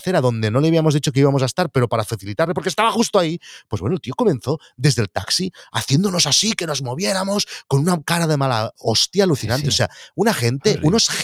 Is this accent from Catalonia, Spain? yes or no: yes; Barcelona, Catalonia, Spain; no soy de Barcelona.